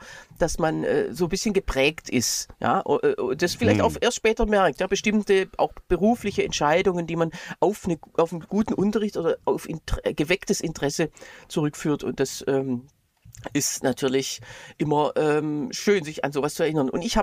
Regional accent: Öhringen, Baden-Württemberg, Germany; Bei uns in Öhringen waren die Lehrer wohl irgendwie skurriler als sonst wo.

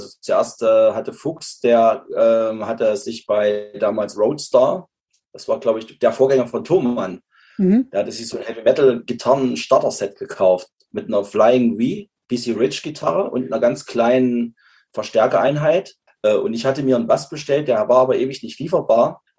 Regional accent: Apolda, Thuringia, Germany; wir stammen ja alle aus Apolda, also Kleinstadt in Thüringen, Nachbarstadt von Weimar

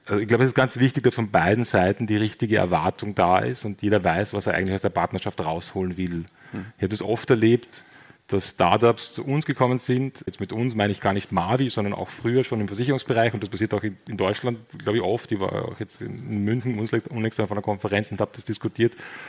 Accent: Austria; muss man auch mal sagen, als Österreicher, just on time.

